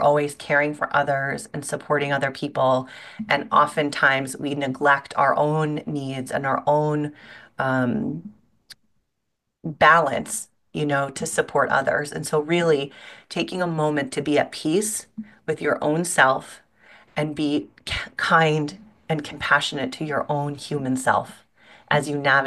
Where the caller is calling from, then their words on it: New York, United States; I'm calling from Central New York, and I'm honored and delighted to be a part of this.